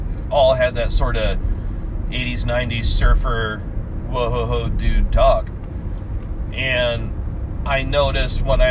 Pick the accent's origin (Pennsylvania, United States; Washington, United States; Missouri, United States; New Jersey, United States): Washington, United States; Tacoma; also born or lived in California / Nevada; Growing up in Tacoma, in Washington, a lot of people said that I had a surfer accent, and I don't know why. I mean, I was born in California, but I never spent any time living there.